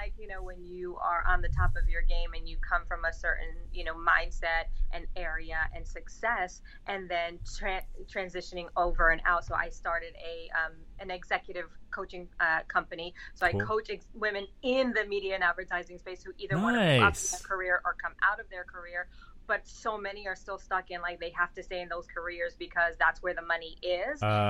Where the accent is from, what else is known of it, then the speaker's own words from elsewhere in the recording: New York City, New York, United States; Okay, so I'm originally from New York. I'm born and raised in the Bronx, and it actually plays into how I felt about the movie as well, just coming from where I grew up and being raised by a single mom.